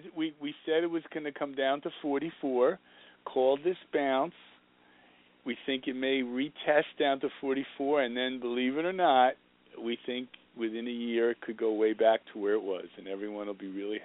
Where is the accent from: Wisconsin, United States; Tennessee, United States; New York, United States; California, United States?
New York, United States; Bronx; I grew up in the Bronx watching Mickey Mantle and the Yankees and Roger Maris, 1961.